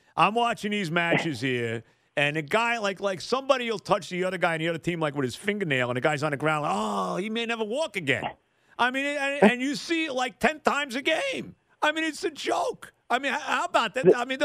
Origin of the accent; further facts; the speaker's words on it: United States; I grew up in the United States, you know, I'm a baseball, football, basketball, you know, all of that kind of guy, okay?